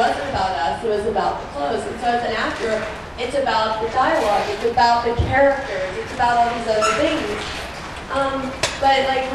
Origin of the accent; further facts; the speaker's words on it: Texas, United States; I'm from Texas, but I don't know what Texas Hold'em is.